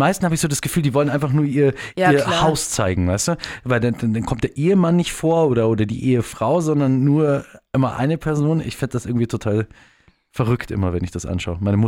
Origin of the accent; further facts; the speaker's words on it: Bavaria, Germany; Ich bin ja auch am Wörthsee lustigerweise aufgewachsen.